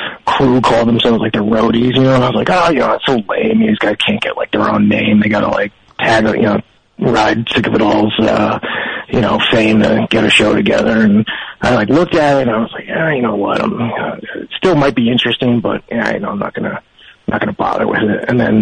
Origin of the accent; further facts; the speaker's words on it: New Jersey, United States; I remember I grew up in Jersey too, and I had the aquarium